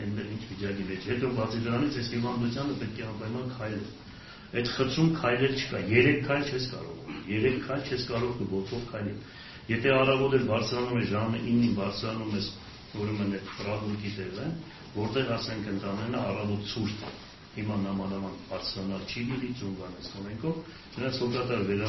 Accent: Gyumri, Shirak, Armenia; ես որպես գյումրեցի հումորով եմ խոսում

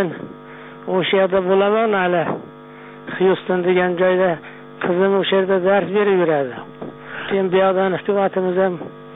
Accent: Kashkadarya Region, Uzbekistan; Shu yerda men Qashqadaryoda tug'ilib o'sganman.

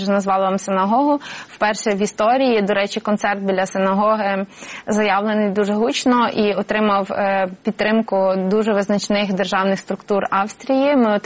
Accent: Brody, Lviv Oblast, Ukraine; я сама також родом з Броді і фактично біля цієї синагоги виросла.

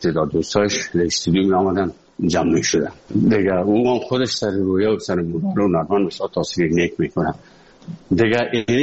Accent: Afghanistan; now in Moscow, Russia; از افغانستان برامدیم آمدیم سه مسکو 4 سال مسکو

